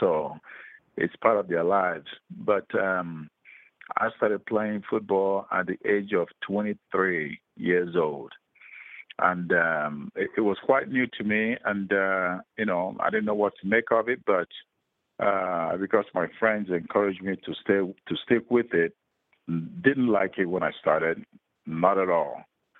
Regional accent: Nigeria; now in United States; No, we don't have football in Nigeria, so I didn't even know what it was before I came out to America.

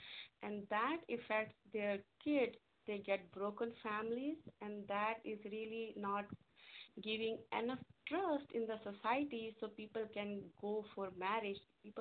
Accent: India; now in United States; Basically, I'm from India, but I came 25 years ago to United States.

